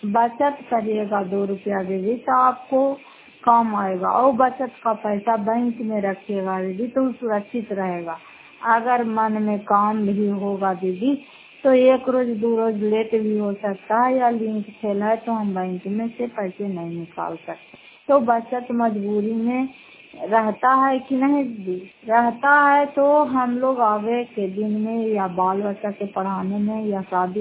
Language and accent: Hindi; Bihar, India; घर फतेहपुर पंचायत मकरौटा जिला नालंदा खराब पचरा ब्लॉक की निवासी हूँ।